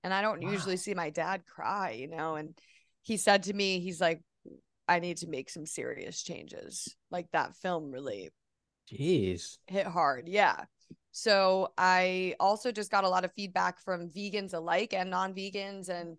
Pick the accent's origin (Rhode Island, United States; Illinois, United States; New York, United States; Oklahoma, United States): New York, United States; New York City; And I'm from New York City. So seeing farm animals was a very rare occasion.